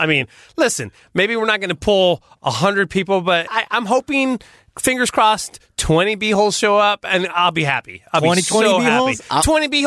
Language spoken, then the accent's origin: English; Massachusetts, United States; accent: Boston; It's my Boston accent in the bathroom mirror, sir.